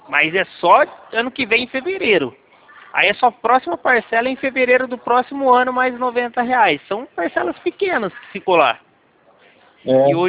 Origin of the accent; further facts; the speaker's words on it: Leme, São Paulo, Brazil; Eu sou aqui da cidade de Leme, interior de São Paulo.